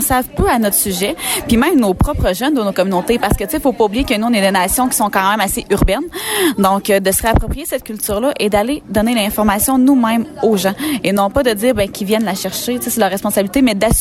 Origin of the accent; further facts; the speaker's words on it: Wôlinak, Quebec, Canada; je suis originaire de Woolinac, la communauté abénakise, qui est un petit peu plus loin, là, dans la rive sud de Trois-Rivières.